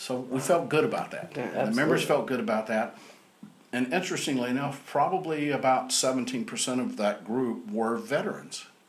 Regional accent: the South, United States; I'm from the South, so I can only go so fast, you know, but I can always be slowed down.

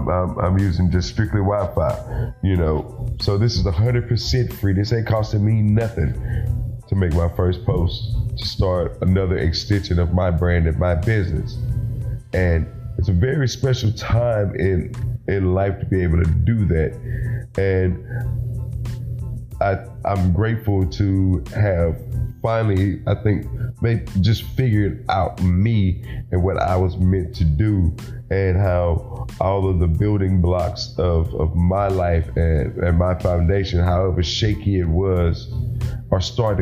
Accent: Houston, Texas, United States; a little bit of background on me is I grew up in East Houston and went to North Shore High School

